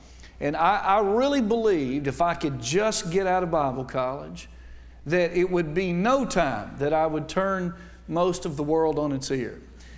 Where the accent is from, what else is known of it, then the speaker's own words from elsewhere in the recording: Coleman, Alabama, United States; And I'm from Alabama. I'm from Coleman, Alabama, though. That's north Alabama.